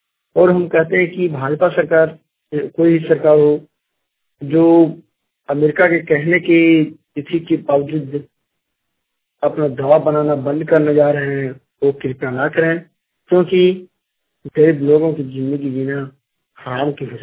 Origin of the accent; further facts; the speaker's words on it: Giridih, Jharkhand, India; ग्राम Thakur post डली थाना बिन जिला गिरिडीह राय झारखंड का रहने वाला हूँ।